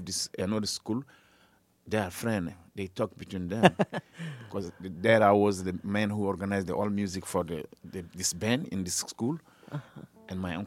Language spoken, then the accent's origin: English; Mali; also born or lived in Senegal; And I grew up in Mali.